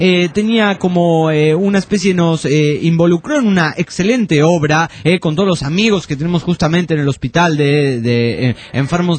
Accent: Ciudad Juárez, Chihuahua, Mexico; Soy de Juárez, Chihuahua, México.

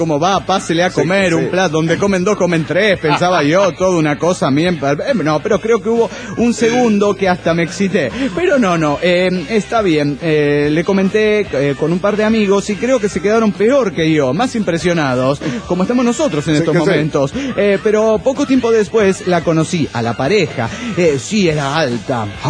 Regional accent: Santa Clara, California, United States; Soy el chico de Santa Clara, California.

